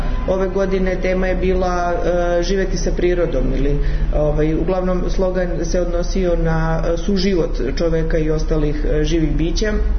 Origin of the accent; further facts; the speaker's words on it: Serbia; se i radi i na svetskom nivou, a i mi kod nas u Srbiji radimo